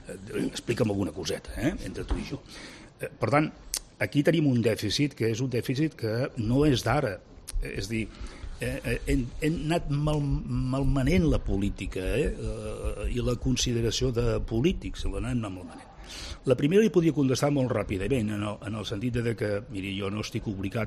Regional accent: Girona, Catalonia, Spain; el meu amic, perquè som de Girona

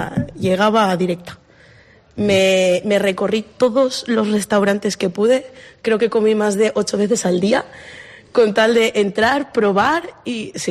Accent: Valencian Community, Spain; No, yo soy valenciana de toda la vida.

